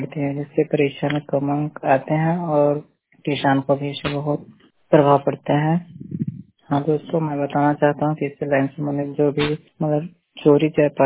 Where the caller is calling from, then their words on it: Ambikapur, Chhattisgarh, India; मैं छत्तीसगढ़ के अंबिकापुर क्षेत्र से बोल रहा हूँ।